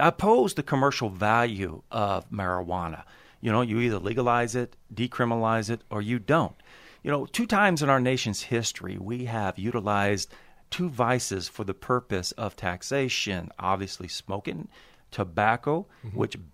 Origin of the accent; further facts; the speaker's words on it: Texas, United States; I'm from Texas, in the state of Texas. We do have what's known as dry counties.